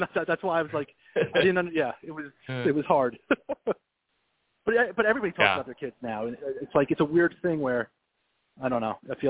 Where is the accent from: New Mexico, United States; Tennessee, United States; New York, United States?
New York, United States; Long Island; I root for all the Long Islanders. I'm originally from Long Island